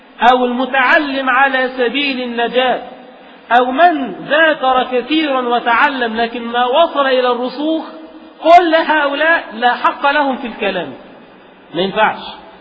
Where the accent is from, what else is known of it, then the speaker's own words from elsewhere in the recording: Egypt; عندنا في مصر